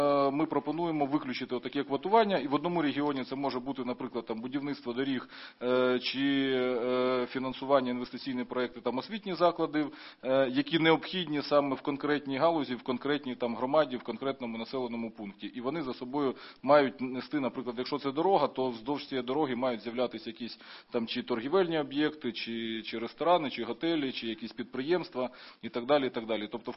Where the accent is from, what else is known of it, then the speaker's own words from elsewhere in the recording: Sumy Oblast, Ukraine; в моїй рідній Сумській області